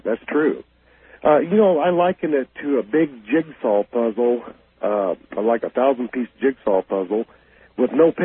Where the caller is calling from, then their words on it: Kansas City, Missouri, United States; I am calling from Kansas City.